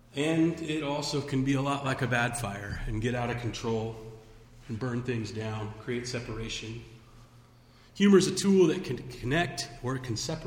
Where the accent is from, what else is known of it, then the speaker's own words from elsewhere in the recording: Kansas, United States; I grew up in Kansas.